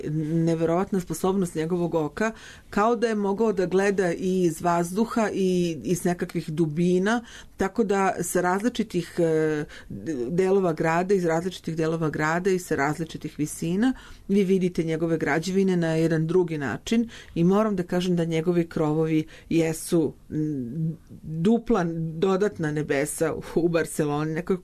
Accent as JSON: {"language": "Serbian", "region": "Belgrade", "country": "Serbia", "said": "ja sam iz Beograda i putujem dalje"}